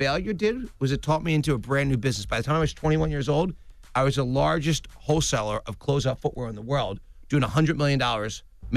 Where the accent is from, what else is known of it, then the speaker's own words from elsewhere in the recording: Philadelphia, Pennsylvania, United States; Yeah, suburban Philadelphia.